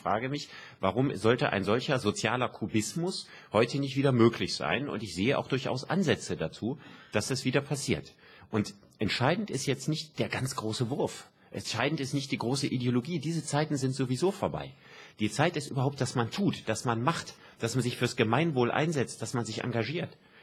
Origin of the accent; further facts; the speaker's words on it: Solingen, North Rhine-Westphalia, Germany; Meine Heimatstadt Solingen